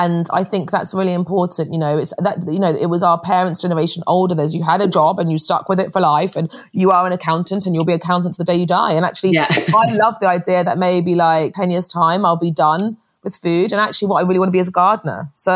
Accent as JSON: {"language": "English", "town": "Muswell Hill", "region": "London", "country": "United Kingdom", "tie": "born or raised there", "said": "I grew up in North London in a place called Muswell Hill, and Frances was our next door neighbour. And I grew up in a very traditional Greek Cypriot household. You know, my grandparents had all come over from Cyprus"}